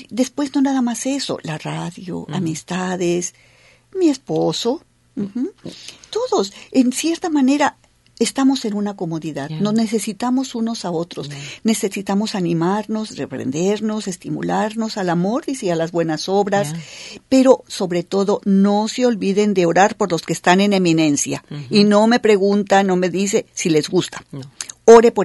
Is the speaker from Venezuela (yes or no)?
no; Mexico; moved away; Yo soy de México originalmente.